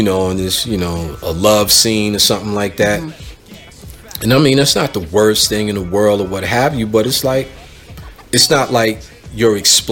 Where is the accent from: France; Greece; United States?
United States; Brooklyn, New York; I'm saying it growing up in Bed-Stuy, I'm like, yeah, Brownsville was a different animal, right.